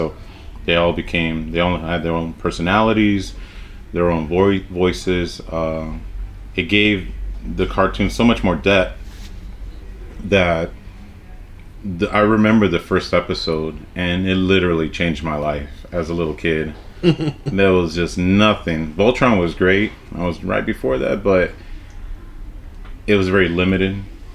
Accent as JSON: {"language": "English", "country": "United States", "said": "yeah, being an American kid in 1983"}